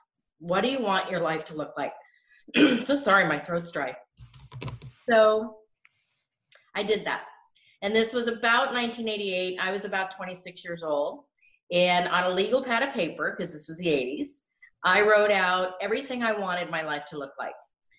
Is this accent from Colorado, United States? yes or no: yes; Denver, Colorado, United States; now in Arizona, United States; So I am from Denver originally, now live in Arizona, as you know. I grew up there.